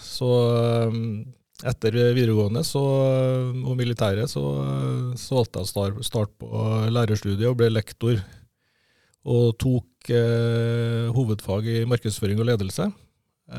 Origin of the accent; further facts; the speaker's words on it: Stjørdal, Trøndelag, Norway; also born or lived in Australia; jeg vokst opp på Stjørdalen. Egentlig på der, jeg vokste opp der golfbanen på Stjørdalen ligger, men den gangen så var det noe golfbane. Så da var jeg brukt den som skibakke. Jeg har bodd I store deler av livet mitt I Trondheim. Jeg har bodd en del på Østlandet.